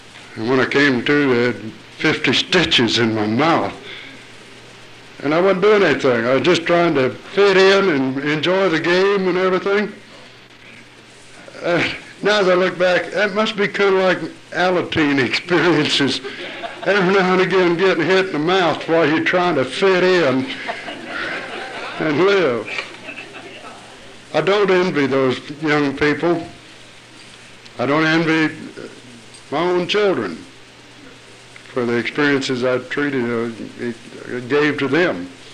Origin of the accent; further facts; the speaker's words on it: Kansas, United States; I grew up in Kansas.